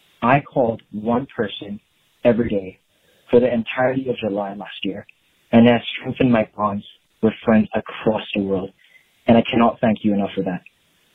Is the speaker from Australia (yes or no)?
no; Hong Kong; now in United Kingdom; I'm 17. I'm from Hong Kong, currently studying in the UK.